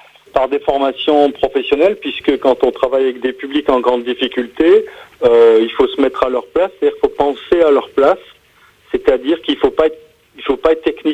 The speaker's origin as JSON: {"language": "French", "region": "Grand Est", "country": "France", "said": "Non, à l'origine, je suis lorrain."}